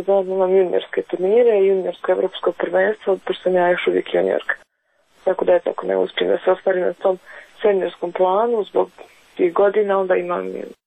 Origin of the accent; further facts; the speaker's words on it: Berkovići, Republika Srpska, Bosnia & Herzegovina; now in Sarajevo, Bosnia and Herzegovina; ja sam dakle iz Berkovića, jednu godinu sam provela u Trebinju i nakon dvije i pol godine sam došla u Sarajevo.